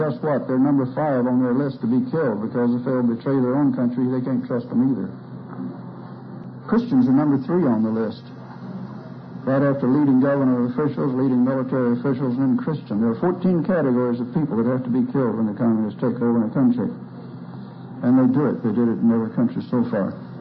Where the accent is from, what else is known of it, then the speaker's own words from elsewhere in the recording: Texas, United States; I was born and raised in Andrews County when 1936 they struck oil. The claim to fame for Andrews County is it produces more oil than any other county in the whole state of Texas, up on the high plains of Texas.